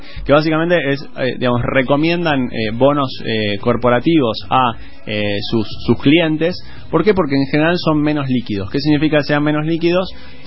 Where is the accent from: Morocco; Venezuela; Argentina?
Argentina; Bahía Blanca, Buenos Aires Province; yo soy de Bahía Blanca, les mando un saludo